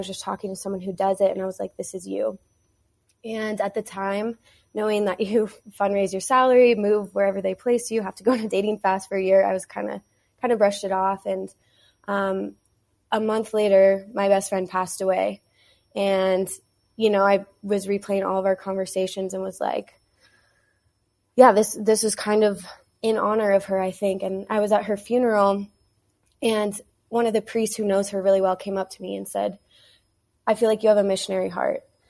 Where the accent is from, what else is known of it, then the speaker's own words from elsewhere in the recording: Denver, Colorado, United States; I'm from Denver, Colorado.